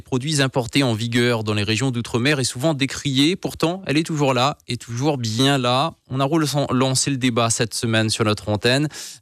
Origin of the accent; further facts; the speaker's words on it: Réunion, France; Quand nous sommes réunionnais, nous sommes aussi français.